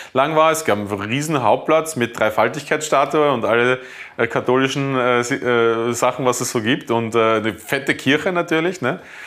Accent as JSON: {"language": "German", "town": "Bruck an der Leitha", "region": "Lower Austria", "country": "Austria", "tie": "born or raised there", "said": "Das ist ja Bruck an der Leiter, wo ich aufgewachsen bin, ist ja, die Leiter ist der Grenzfluss zwischen Burgenland und Niederösterreich, also ich bin ja noch Niederösterreicher."}